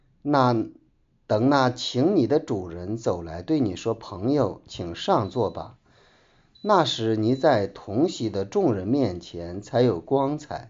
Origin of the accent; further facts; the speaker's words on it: China; 这一点智慧我们中国人呢特别的懂，不过中国人把这种智慧呢研究的更加精细